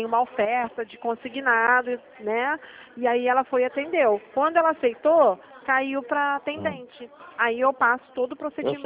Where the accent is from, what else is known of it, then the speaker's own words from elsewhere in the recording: Rio de Janeiro, Brazil; eu sou do Rio, mas sou do telemarketing do Rio.